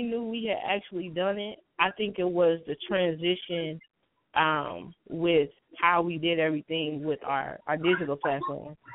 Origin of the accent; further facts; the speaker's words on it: Muncie, Indiana, United States; So I was having an event in my hometown, Muncie, Indiana.